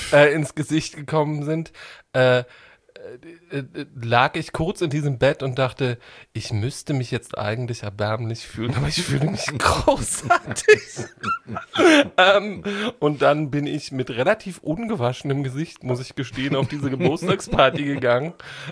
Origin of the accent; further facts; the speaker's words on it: East Germany, Germany; ich komme ja aus dem Osten